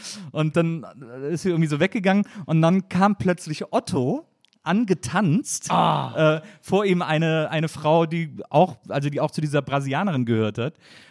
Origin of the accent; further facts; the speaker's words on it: Stuttgart, Baden-Württemberg, Germany; Ja, als Stuttgarter